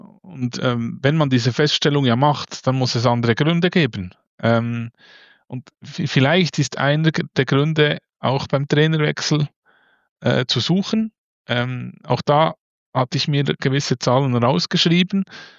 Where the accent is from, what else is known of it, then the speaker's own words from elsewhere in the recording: Bern, Switzerland; wir sind Berner und unser Herz schlägt doch ein bisschen für Bern